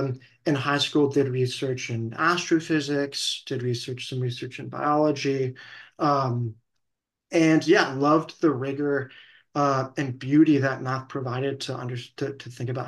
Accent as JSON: {"language": "English", "town": "San Diego", "region": "California", "country": "United States", "tie": "born or raised there", "also_born_or_lived": "Israel", "said": "I was born in Israel and then ended up growing up in San Diego, California. And I mean, in retrospect, a phenomenal place to grow up."}